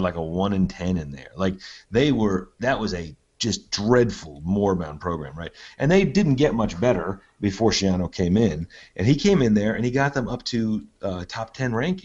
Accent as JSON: {"language": "English", "region": "New Jersey", "country": "United States", "tie": "born or raised there", "said": "I grew up in New Jersey. I have a lot of friends who went to Rutgers."}